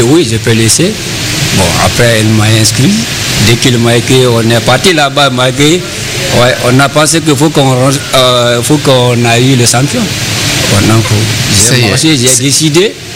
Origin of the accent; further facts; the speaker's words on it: Guinea; now in France; Bon, je viens de la Guinée Conakry, République de Guinée.